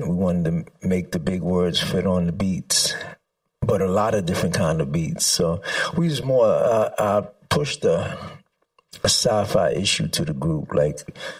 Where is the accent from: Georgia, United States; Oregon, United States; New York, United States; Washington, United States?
New York, United States; Bronx; Well, I grew up in the Bronx, basically, rapping.